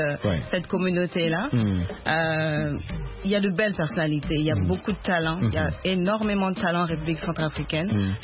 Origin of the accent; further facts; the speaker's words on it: Montreal, Quebec, Canada; oui, je viens de Montréal.